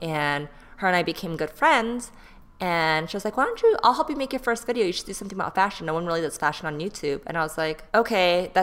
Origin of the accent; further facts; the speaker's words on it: California, United States; now in Los Angeles, United States; So I grew up in the Bay Area. Like that's where I went to middle school, high school. And my parents were living there for a very long time as well.